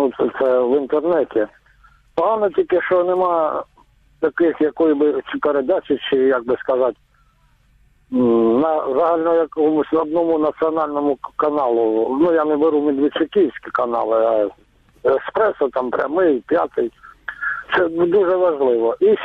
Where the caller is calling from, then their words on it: Luhansk Oblast, Ukraine; Добрый вечер, Луганщина.